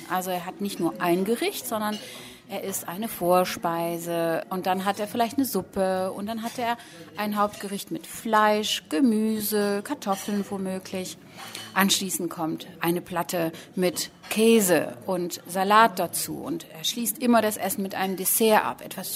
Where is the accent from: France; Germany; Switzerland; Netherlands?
France; first language French; German is a second language; ich bin in Frankreich aufgewachsen, mit mehreren Sprachen aufgewachsen, aber meine Muttersprache ist Französisch.